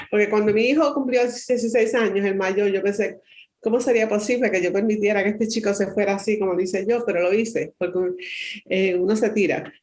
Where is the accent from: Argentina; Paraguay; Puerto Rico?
Puerto Rico; Caguas; soy nativa de Puerto Rico. Nací en Caguas, en la ciudad que es el corazón de la isla, y … que es una familia numerosa y bien conocida en la isla, igual